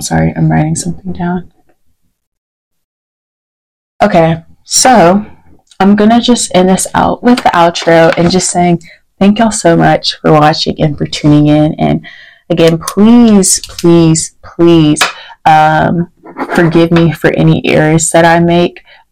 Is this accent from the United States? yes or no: yes; Texas, United States; also born or lived in Virginia; Also, fun fact, I was born in Virginia but raised in Texas, so I have love for both states.